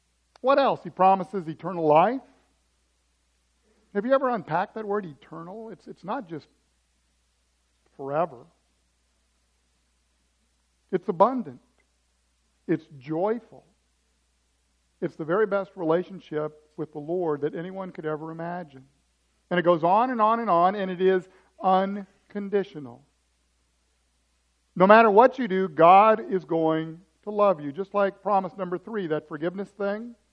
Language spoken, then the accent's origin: English; Atlanta, Georgia, United States; now in Crystal Lake, United States; We came from Atlanta. Every neighborhood has a pool. It was wonderful. We moved to Crystal Lake.